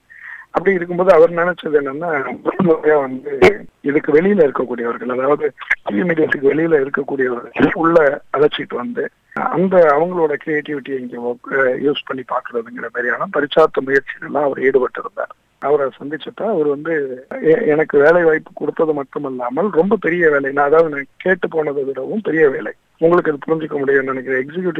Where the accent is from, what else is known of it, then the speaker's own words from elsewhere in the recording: Mannargudi, Tamil Nadu, India; இயல்பாவே சின்ன வயதுல இருந்து ஒரு அரசியல் குடும்ப பின்னணியில வந்தவனா. மன்னார்குடி என்னுடைய சொந்த ஊர்.